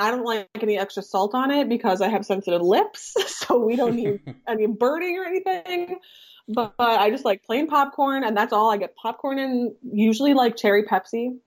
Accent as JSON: {"language": "English", "town": "Green Bay", "region": "Wisconsin", "country": "United States", "said": "I'm from Green Bay, so of course, every time I'm here in Green Bay, they think of the Packers."}